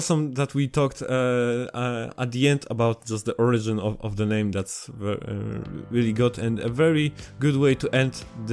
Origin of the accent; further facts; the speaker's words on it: Poland; accent: Polish; English is a second language; No, if they can cope with my Polish accent, they can cope with your French accent.